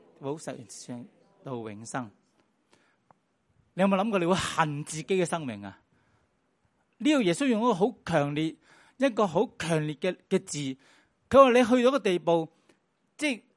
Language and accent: Cantonese; Guangdong, China; accent: Cantonese; 我哋广东话有句，即是你好锡身